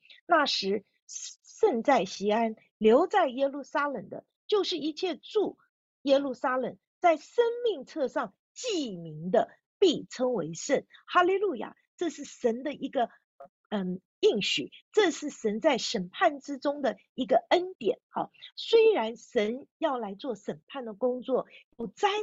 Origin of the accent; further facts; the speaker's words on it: Taiwan; 我是从台湾来的